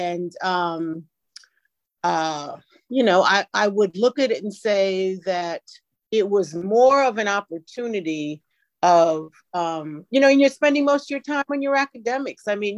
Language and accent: English; New York, United States; And because I was from New York, I was not used to speaking to people in the street.